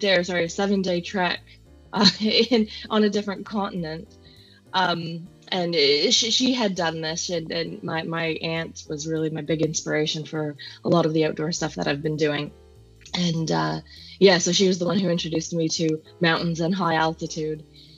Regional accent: Ontario, Canada; now in New Zealand; I'm a Canadian, but living in New Zealand. So I grew up just outside of Toronto, but then I moved to New Zealand 3.5 years ago

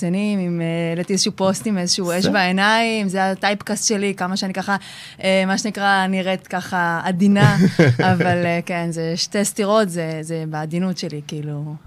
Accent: Tel Aviv, Tel Aviv District, Israel; אני מגיעה מתל אביב, מי ששואל. גדלתי בבית של הורים שהם חוזרים בתשובה. חרדית, מה שנקרא, אבל מלידה.

